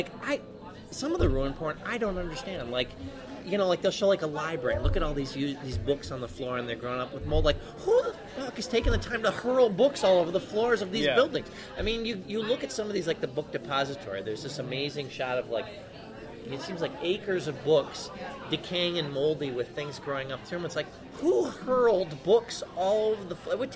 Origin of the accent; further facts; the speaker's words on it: Michigan, United States; It's because we're from Michigan.